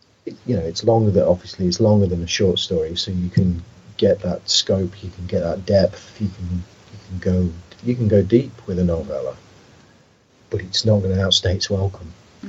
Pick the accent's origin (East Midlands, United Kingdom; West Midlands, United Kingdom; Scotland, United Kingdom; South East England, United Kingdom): East Midlands, United Kingdom; Derby; I moved away from my hometown of Derby and down to Warwickshire